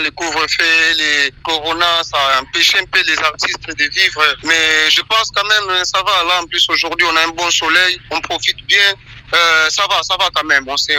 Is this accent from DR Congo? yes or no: yes; DR Congo; Même là-bas chez nous au Congo